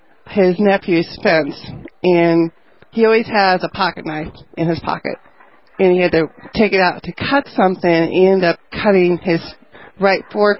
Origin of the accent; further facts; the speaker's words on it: Boone, Iowa, United States; I'm from Boone, Iowa.